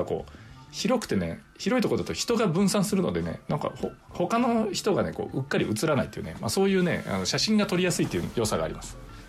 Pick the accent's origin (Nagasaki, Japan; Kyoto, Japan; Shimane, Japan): Nagasaki, Japan; 有明海の向こうにね、島原半島ね、私のふるさと島原半島が見えるわけなんですよ